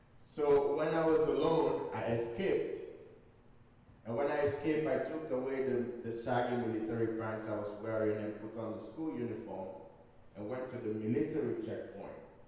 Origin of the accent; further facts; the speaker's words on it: Kabala, Northern Province, Sierra Leone; now in Canada; I was born in Kabbalah, which is the north of the country, right up on the top there, like more kind of like BC in the mountains. Like when I came to Canada, I was in Alberta.